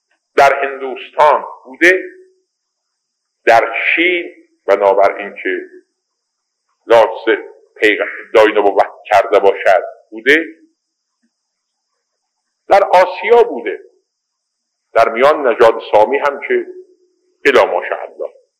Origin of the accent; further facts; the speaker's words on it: Iran; الان ما ایرانی هستیم